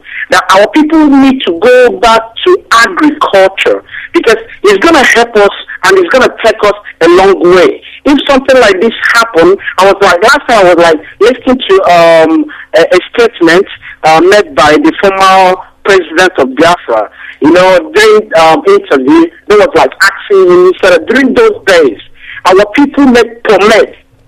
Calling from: London, United Kingdom; I'm coming from London.

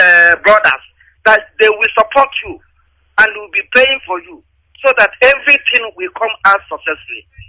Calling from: Owerri, Imo, Nigeria; I'm calling from Owerri, Imo State.

